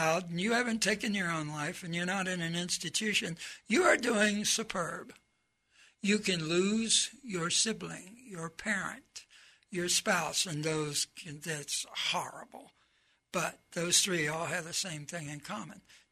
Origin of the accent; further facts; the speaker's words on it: Florida, United States; In Vermont, outside of Bennington, and I'm from Florida, so I know about inclement weather.